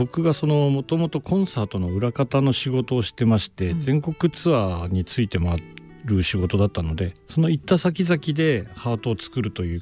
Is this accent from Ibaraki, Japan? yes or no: no; Asahikawa, Hokkaido, Japan; はい、元々の地元の北海道の旭川市というところに戻りまして、今親と同居してるんですけども、うん、そちらの方をに住んでまして、